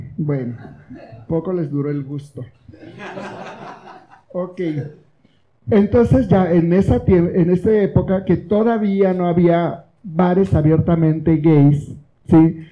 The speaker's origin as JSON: {"language": "Spanish", "region": "Mexico City", "country": "Mexico", "said": "como las mexicanas siempre hemos sido muy malinchistas y muy, muy fáciles de influenciar"}